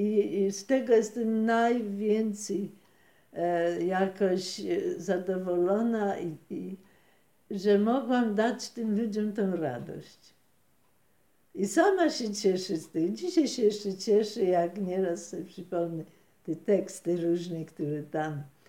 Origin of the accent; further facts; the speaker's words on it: Silesian Voivodeship, Poland; ludzie zupełnie nie wierzyli, że jestem Ślązaczką.